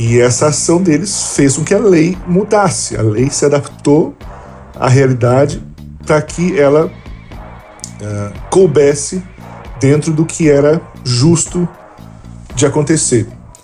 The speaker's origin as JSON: {"language": "Portuguese", "town": "Pelotas", "region": "Rio Grande do Sul", "country": "Brazil", "said": "encontrou esse jornal lá da minha cidade, jornal de Pelotas, inclusive"}